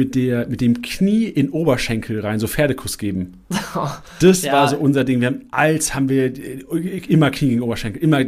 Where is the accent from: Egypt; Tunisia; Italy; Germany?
Germany; Lüneburg, Lower Saxony; Ich bin in Lüneburg groß geworden, im Norden.